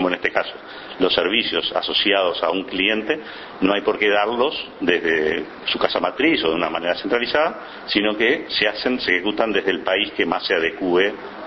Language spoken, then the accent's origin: Spanish; Uruguay; mía también como uruguayo